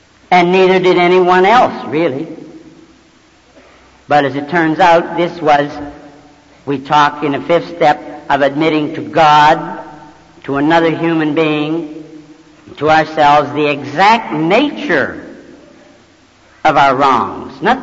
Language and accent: English; Houston, Texas, United States; I have worn out I don't know how many groups in my hometown of Houston the last few months